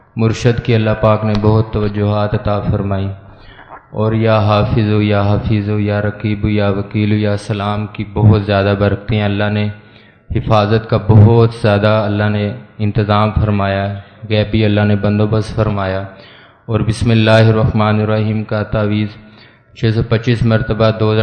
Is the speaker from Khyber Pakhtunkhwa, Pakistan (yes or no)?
no; Faisalabad, Punjab, Pakistan; میرا تعلق فیصل آباد سے ہے،